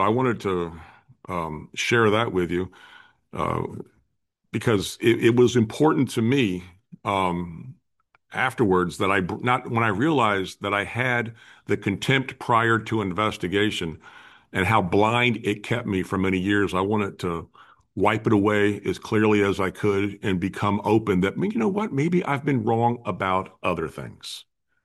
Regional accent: Orlando, Florida, United States; I grew up in Orlando, Florida

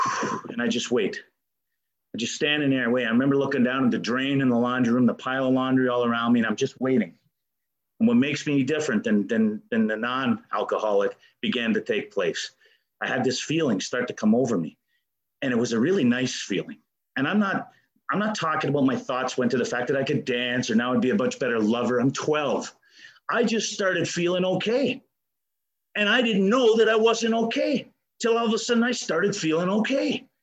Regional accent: Ontario, Canada; I grew up in the Ottawa Valley in a little place with a river in the back of us and a river in the front of us.

